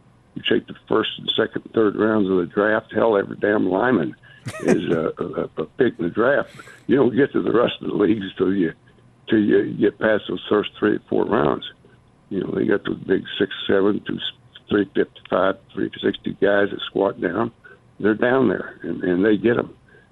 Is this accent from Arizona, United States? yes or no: no; Crossett, Arkansas, United States; I grew up 40 miles from where he grew up, Fort Ice, Arkansas, and I'm from Crossett, and I knew Coach.